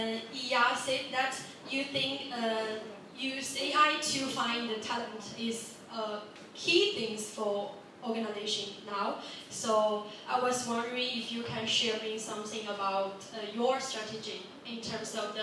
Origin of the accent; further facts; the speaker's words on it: Sydney, New South Wales, Australia; now in Shanghai, China; I'm from Sydney.